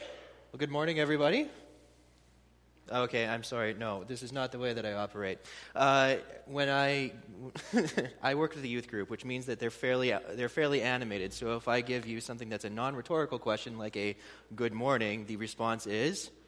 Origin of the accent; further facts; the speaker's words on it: Devon, Alberta, Canada; also born or lived in Edmonton; At a very young age, I was born in Edmonton. I grew up on an acreage just outside of Devon. Growing up from grades 2 through 11, I was homeschooled.